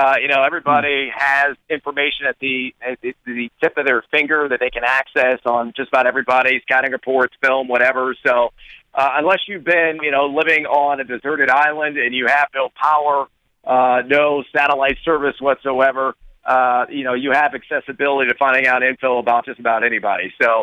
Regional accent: Colorado, United States; in my home state in Colorado

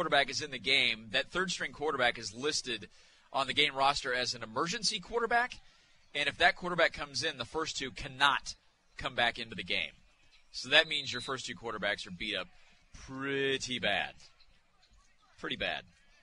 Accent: Missouri, United States; also born or lived in Iowa; I was born in Iowa. I lived there until I was six, moved to Missouri, and I've got friends who are farmers.

